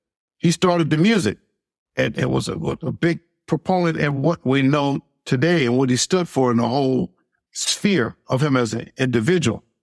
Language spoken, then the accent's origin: English; Colorado, United States; I'm from Colorado.